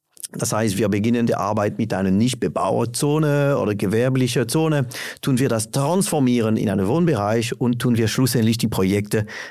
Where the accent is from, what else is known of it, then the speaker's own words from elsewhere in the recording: France; German is a second language; mein Akzent redet für mich. Oder? Mein Hintergrund ist Frankreich und was klar ist, alles in Paris zentral entschieden.